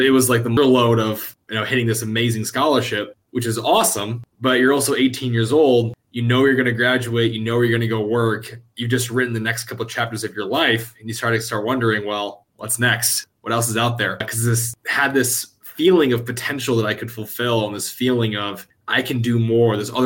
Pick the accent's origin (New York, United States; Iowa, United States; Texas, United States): Iowa, United States; You know, I grew up in Iowa. Folks worked for John Deere and were very much traditional.